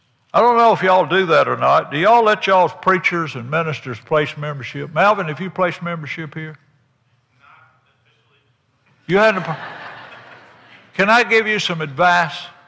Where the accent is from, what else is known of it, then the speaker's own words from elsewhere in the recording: Tennessee, United States; When I was growing up in Hickman County, Tennessee, we traded Harbor Store.